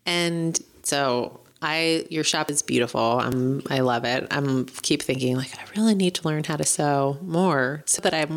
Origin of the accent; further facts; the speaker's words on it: Hyattsville, Maryland, United States; in my hometown of Hyattsville, Maryland, just outside of Washington, D.C.